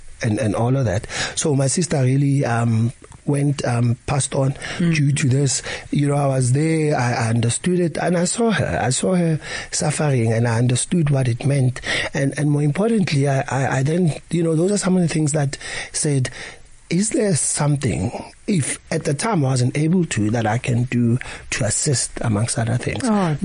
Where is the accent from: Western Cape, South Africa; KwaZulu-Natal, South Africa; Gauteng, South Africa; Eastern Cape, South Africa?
Gauteng, South Africa; Dobsonville; I went to PJ Smilani High School in Dobsonville. I grew up in Dobsonville, but where we used to stay, it's called Snake Park.